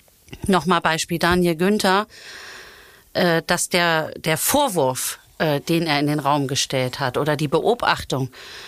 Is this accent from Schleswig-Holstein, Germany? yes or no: yes; Bargteheide, Schleswig-Holstein, Germany; ich komme aus Bargteheide und viele meiner Familienangehörigen leben ja dort.